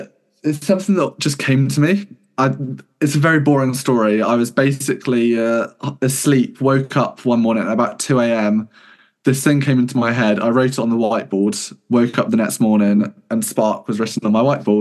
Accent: South West England, United Kingdom; I grew up in Devon

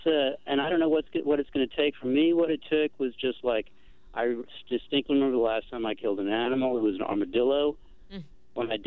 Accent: Texas, United States; I grew up in Texas. I lived on a ranch. I hunted.

